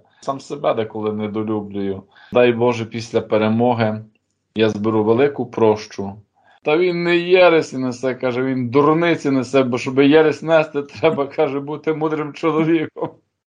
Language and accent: Ukrainian; Carpathians, Ukraine; Знаєте, я хоча гуцул, прикрий чоловік, характер маю